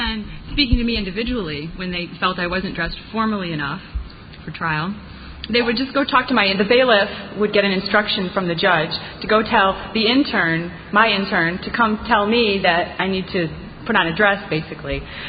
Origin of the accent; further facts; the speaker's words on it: San Francisco, California, United States; And I'm from San Francisco